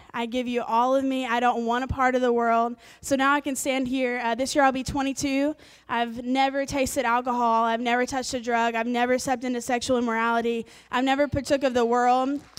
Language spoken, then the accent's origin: English; Alabama, United States; I am from Alabama, but I actually moved to Cleveland 3 years ago, and now I'm about to move away from Cleveland.